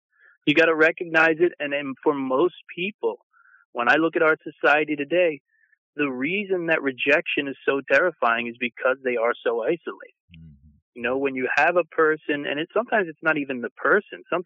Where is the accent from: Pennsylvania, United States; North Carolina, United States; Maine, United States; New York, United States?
Pennsylvania, United States; Philadelphia; You know, growing up around Philadelphia and working in the restaurant industry there, I talked to a lot of guys